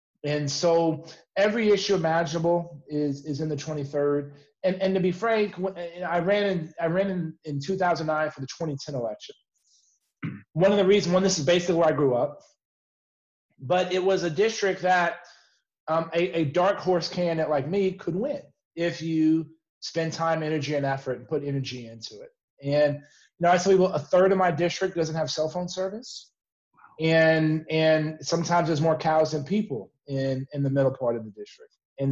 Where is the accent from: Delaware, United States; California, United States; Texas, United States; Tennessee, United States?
Texas, United States; San Antonio; moved back to my hometown of San Antonio, ran for Congress